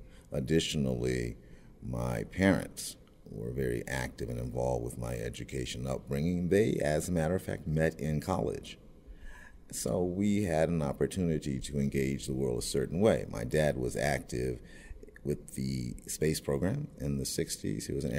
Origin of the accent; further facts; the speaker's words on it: Washington, District of Columbia, United States; Jason, I was born and raised in Washington, D.C. Essentially, I am a baby boom child, and my formative period took place in the 60s.